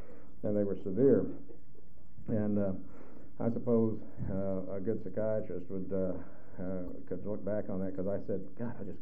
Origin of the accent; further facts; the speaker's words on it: Wichita, Kansas, United States; I was born in September of 1938 in Wichita, Kansas, and grew up in an alcoholic family.